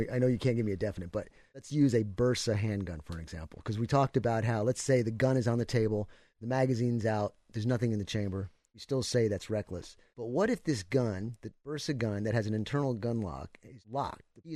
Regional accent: New York, United States; now in Texas, United States; I came down here from New York, okay, to Texas

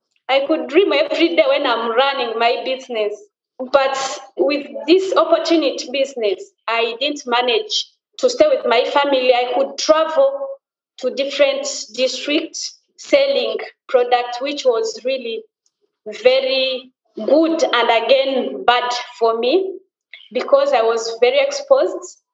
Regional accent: DR Congo; now in Uganda; As I said, I'm a refugee in Uganda. I came to Uganda in 2010 from my home country, Congo.

